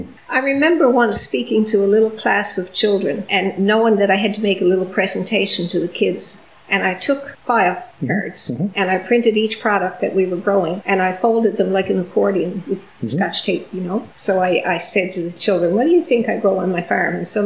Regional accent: St. John's, Newfoundland and Labrador, Canada; I grew up in St. John's, but in on Oxen Pond Road in the back country on St. John's

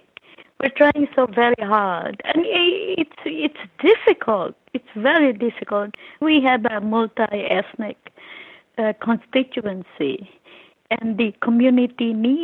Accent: Philippines; I think because I'm Filipina, I'm kind of fatalist.

